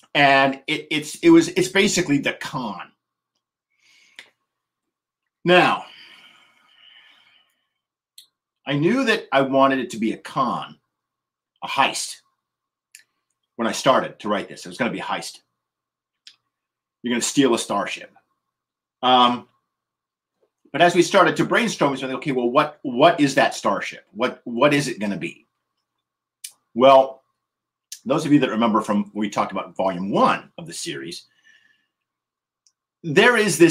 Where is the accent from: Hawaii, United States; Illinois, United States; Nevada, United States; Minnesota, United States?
Nevada, United States; I grew up in Nevada, and L. Ron Hubbard, who founded Scientology, you know, lived like, you know, an hour's drive from my house.